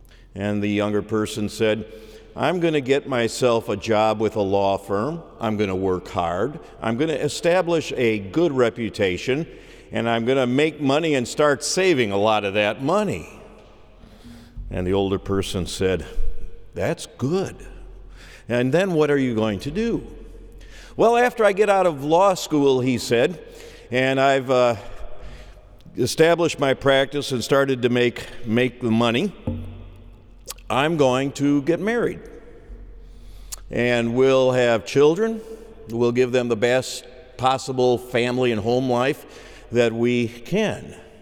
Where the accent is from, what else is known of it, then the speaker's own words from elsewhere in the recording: Illinois, United States; I grew up just outside of Chicago, 211th Street to be exact